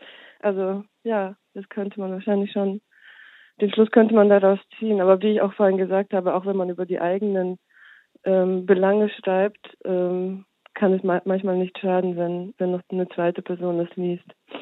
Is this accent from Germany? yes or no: no; Bosnia & Herzegovina; es geht oft um meine Herkunft. Ich komme aus Bosnien